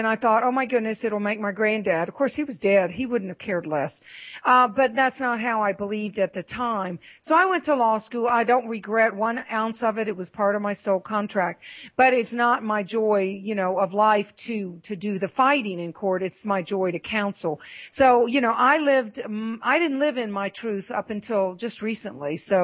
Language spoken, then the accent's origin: English; the South, United States; I was raised in the South and Mississippi, Georgia, all that area.